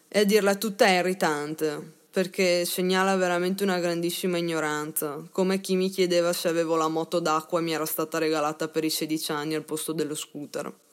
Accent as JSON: {"language": "Italian", "town": "Venice", "region": "Veneto", "country": "Italy", "tie": "born or raised there", "said": "Io studio all'Università di Verona, però sono nata e cresciuta a Venezia."}